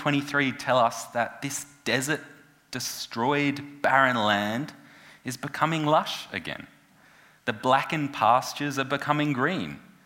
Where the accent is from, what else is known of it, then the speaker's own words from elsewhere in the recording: Birdwood, South Australia, Australia; I grew up in Birdwood, just a bit to the north, in the northern hills, and there's quite a lot of farming land out there.